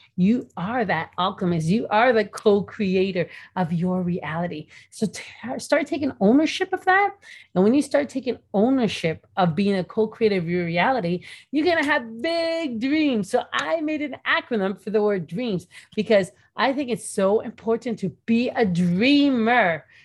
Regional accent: Toronto, Ontario, Canada; growing up in Toronto, in a ghetto, I would call it, and with a single mother

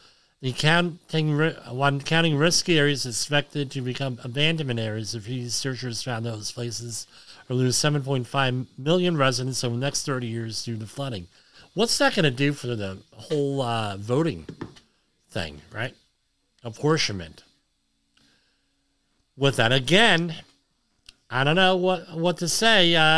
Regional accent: Woodridge, United States; My hometown of Woodridge went through this in 2012, where half the town was, well, Woodridge proper was flooded, a good chunk of the town, and whole neighborhoods were abandoned and bought out.

